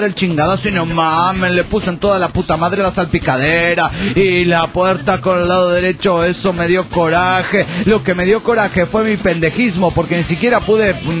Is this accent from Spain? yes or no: no; León, Guanajuato, Mexico; de León, Guanajuato, México.